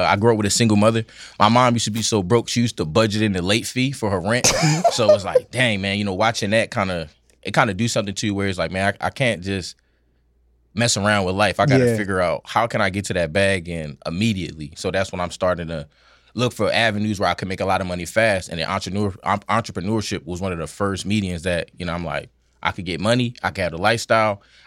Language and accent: English; New York City, New York, United States; because, you know, I grew up in the Bronx, and I was like, damn, I used to grow up next to trash.